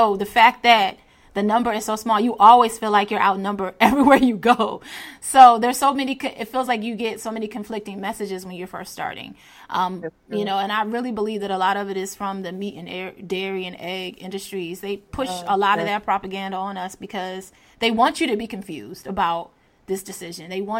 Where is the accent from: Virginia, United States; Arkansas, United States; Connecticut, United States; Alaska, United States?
Virginia, United States; I grew up near, I grew up in Hampton Roads near PETA.